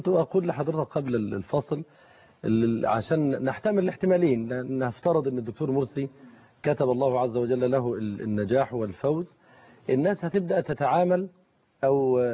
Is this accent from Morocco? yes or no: no; Egypt; احنا كشعب مصري